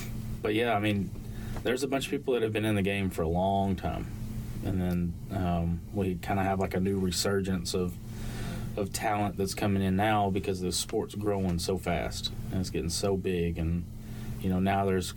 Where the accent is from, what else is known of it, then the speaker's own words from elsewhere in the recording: Ripley, Tennessee, United States; now in Hot Springs, United States; We're from Tennessee. I'm from Ripley. She's from Dyersburg.